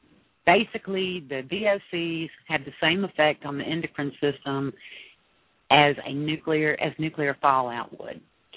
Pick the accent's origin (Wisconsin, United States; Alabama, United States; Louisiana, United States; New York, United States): Alabama, United States; Mobile; I'm from Mobile, Alabama. I'm a native here. I've lived here all my life except for 2 years.